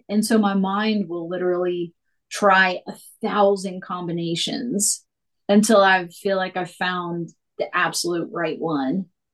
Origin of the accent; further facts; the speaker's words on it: the South, United States; like growing up in the South, when you're queer and autistic, it's like you mask to survive.